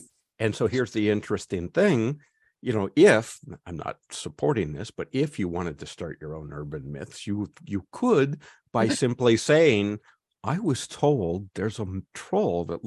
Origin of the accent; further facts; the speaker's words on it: Upland, California, United States; I grew up outside Los Angeles.